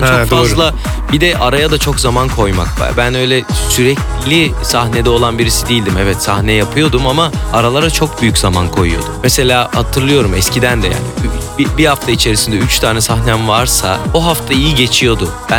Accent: Istanbul, Turkey; İstanbulluyum. Dedem, annem, babam, dedem, dedelerim yani. Anne tarafı, baba tarafı. Evet. Bir tek büyük anneannem var. O Giresun'dan İstanbul'a göç.

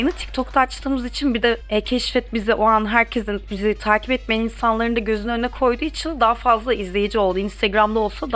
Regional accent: Sakarya, Turkey; Ben Sakaryalıyım.

